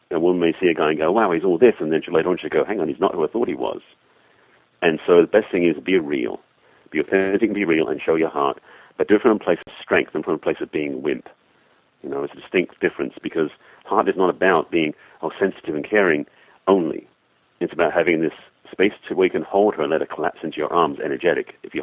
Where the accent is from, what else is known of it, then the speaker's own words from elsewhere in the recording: England, United Kingdom; accent: English; now in United States; you may have heard in my accent that I'm actually English originally, been here many years.